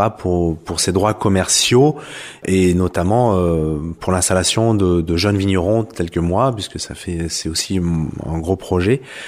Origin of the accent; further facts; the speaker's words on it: Prébois, Auvergne-Rhône-Alpes, France; puisque je suis de Prébois